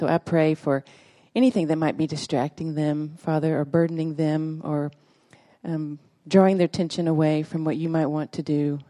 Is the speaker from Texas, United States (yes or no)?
yes; Tyler, Texas, United States; But I live here. I'm from Tyler. My husband's a pastor in town